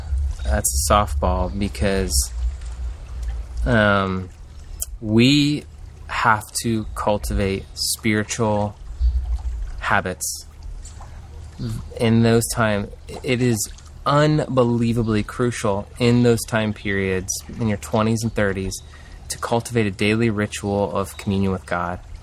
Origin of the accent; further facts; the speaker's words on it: Newark, Ohio, United States; I'm from Newark.